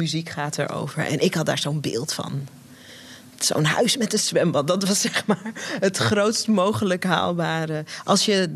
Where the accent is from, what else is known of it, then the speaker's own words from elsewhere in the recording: Netherlands; born there; Wij zijn hier geboren in Nederland, mijn broertje en ik. Maar wij zijn van oorsprong geen Westerlingen.